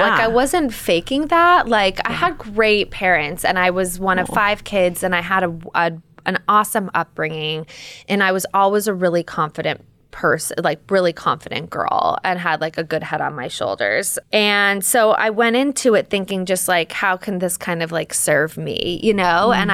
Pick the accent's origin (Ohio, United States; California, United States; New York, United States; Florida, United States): California, United States; Los Angeles; I grew up in Los Angeles. I went to like a private school on the West Side and I feel like I was around Hollywood.